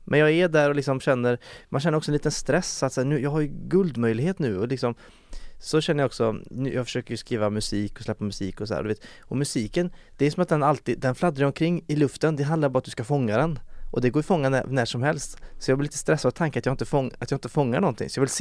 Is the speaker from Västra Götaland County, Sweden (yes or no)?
yes; Uddevalla, Västra Götaland County, Sweden; now in Stockholm, Sweden; jag var ju hemma i Uddevalla nu helgen.